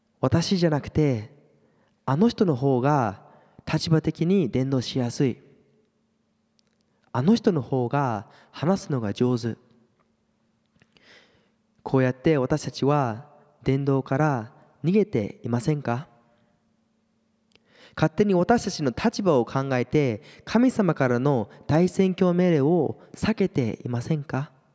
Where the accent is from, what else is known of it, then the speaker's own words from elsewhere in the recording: Canada; まあ私がカナダで育ったこととか